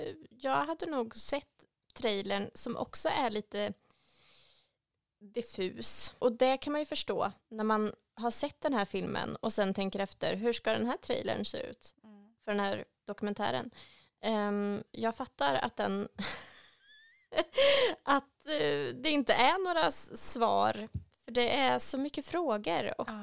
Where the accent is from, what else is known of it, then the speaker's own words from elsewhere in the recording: Sweden; Det här konstiga vädret som vi svenskar alltid ska prata om.